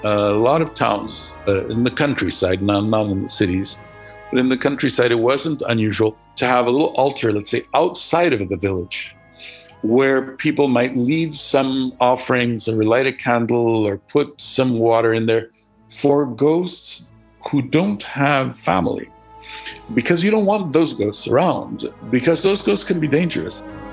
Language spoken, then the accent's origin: English; Mexico; I'm Jewish and I was raised in Mexico, but not particularly in any community, neither in a Jewish community nor in any other religious community.